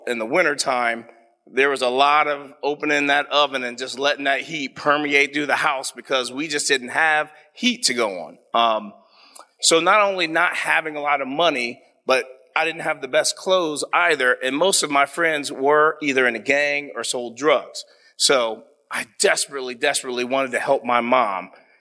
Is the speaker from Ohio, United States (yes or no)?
yes; Columbus, Ohio, United States; I'm a proud, born and raised Columbus native, South Side. And growing up on the South Side, I had two different lives. First, I grew up in German Village.